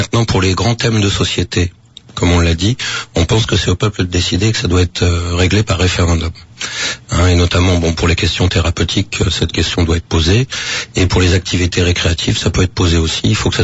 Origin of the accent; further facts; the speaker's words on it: French Polynesia; on est des Polynésiens, on n'est pas des Islandais